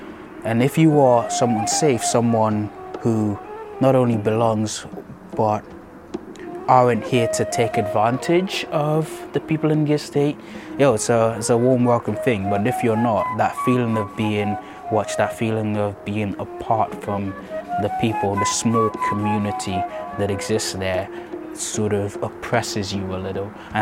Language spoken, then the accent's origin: English; Lagos, Nigeria; So I grew up in Lagos in Nigeria, and I don't know what it is. I've always grown up in like these courtyard estates. So in the estate we grew up in Itire